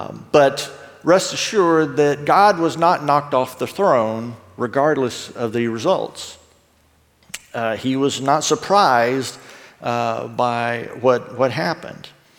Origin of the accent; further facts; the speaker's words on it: Georgia, United States; I grew up in South Georgia, and you know, about as cold as I want to deal with there is the ice in my sweet tea.